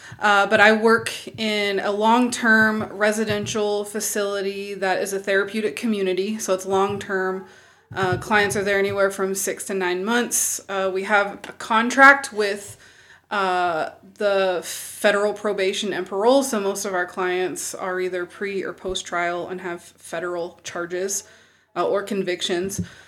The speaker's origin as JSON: {"language": "English", "region": "Tennessee", "country": "United States", "also_born_or_lived": "Alaska", "said": "I'm originally from Tennessee, southeastern Tennessee, but I have lived in Alaska for the past 16 years. So that's home too."}